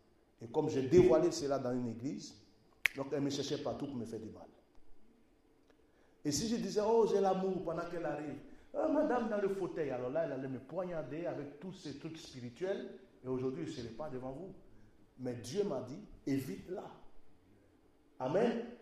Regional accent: Côte d’Ivoire; Dans ma langue maternelle en Côte d'Ivoire, cocotis.

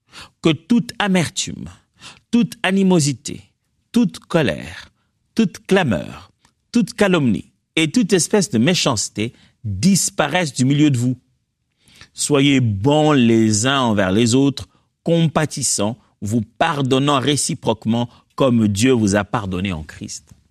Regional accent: Kinshasa, DR Congo; j'ai grandi au Congo, à Kinshasa.

